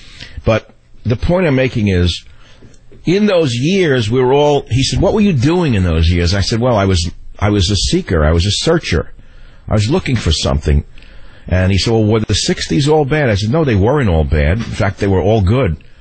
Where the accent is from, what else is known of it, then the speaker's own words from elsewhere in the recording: United States; it offended me as an American